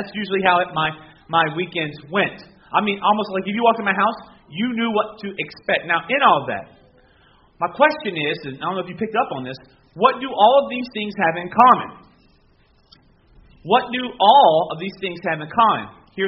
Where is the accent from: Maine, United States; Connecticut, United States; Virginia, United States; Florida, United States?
Florida, United States; Miami; I grew up in Miami. Stuff grew like that all year round.